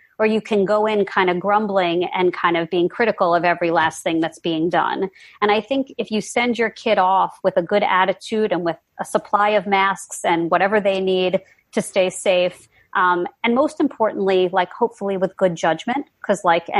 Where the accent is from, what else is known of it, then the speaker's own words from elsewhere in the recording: New York, United States; and I'm a New Yorker and we were wearing masks months and months and months ago.